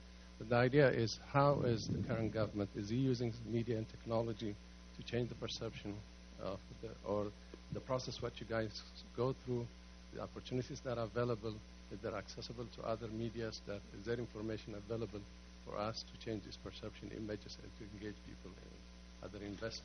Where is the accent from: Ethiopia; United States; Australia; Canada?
Ethiopia; I'm from Ethiopia.